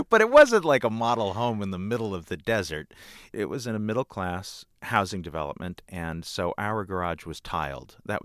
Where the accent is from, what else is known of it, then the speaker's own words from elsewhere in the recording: Orange County, California, United States; But I did go to school in D.C., even though I was raised in Orange County.